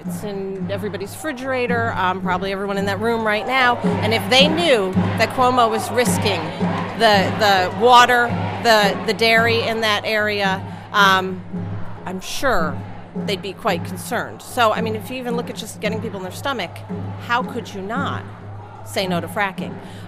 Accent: New York, United States; I'm from Shenango County

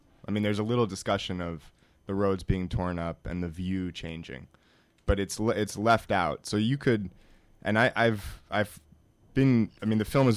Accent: New York, United States; And, you know, I'm from New York, so I really feel more strongly about the issue locally here about fracking.

